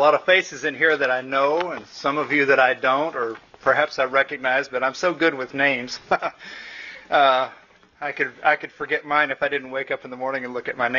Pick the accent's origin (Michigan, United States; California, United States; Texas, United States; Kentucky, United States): Texas, United States; When I grew up in West Texas, when you turned about 12, you better get dumped somewhere